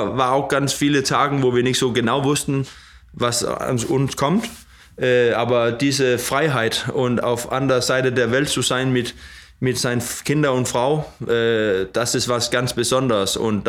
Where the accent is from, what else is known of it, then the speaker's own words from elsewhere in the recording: Odder, Central Denmark Region, Denmark; German is a second language; now in Germany; aber ich hatte schon ein paar mit meiner Familie in Odder, wo ich herkomme. Da war oft ein Konzert auf dem Fußballplatz da, auch mit bekannten dänischen Namen.